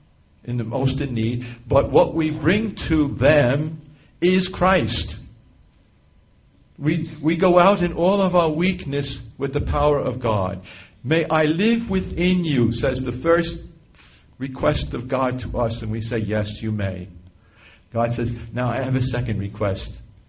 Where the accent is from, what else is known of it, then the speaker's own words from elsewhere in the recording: New York City, New York, United States; people ask me, since I come from New York City